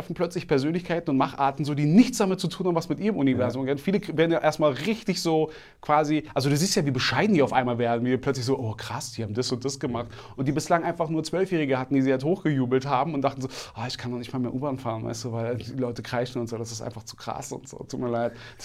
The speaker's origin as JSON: {"language": "German", "region": "Berlin", "country": "Germany", "tie": "born there", "said": "ich bin gebürtiger Berliner, ich kenne die Stadt."}